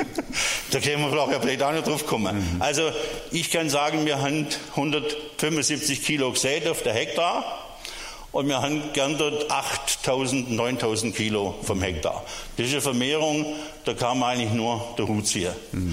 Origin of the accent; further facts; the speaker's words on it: Hahnenest, Germany; ich komme aus Hahnenest. Das ist auch in Deutschland. Und zwar so 18 Kilometer nördlich von hier. Und das Dorf hat so um die 36 Einwohner.